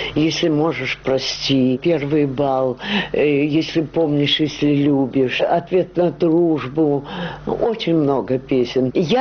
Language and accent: Russian; Rostov Oblast, Russia; also born or lived in Saint Petersburg; now in Moscow, Russia; я ростовчанка. А в Москву я приехала в 19-м году. Я в Петербург поехала раньше. Потом я в Москву переехала, здесь сестра жила.